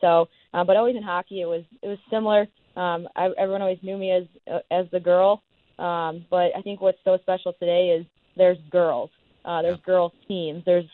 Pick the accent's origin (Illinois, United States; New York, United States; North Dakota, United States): Illinois, United States; Chicago; And then Patrick Kane came up to me, and obviously I'm from Chicago. So there was a little bit of home out there